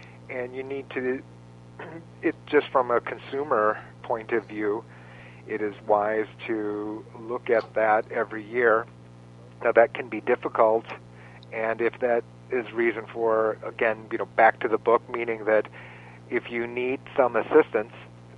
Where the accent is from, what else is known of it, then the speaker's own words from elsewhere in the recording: Michigan, United States; I grew up in Michigan, and you see the city of Detroit having to face no other choice